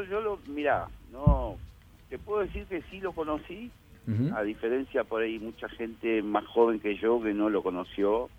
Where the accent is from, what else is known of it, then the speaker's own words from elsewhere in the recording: Argentina; Como argentino, sobre todo los segundos tiempos.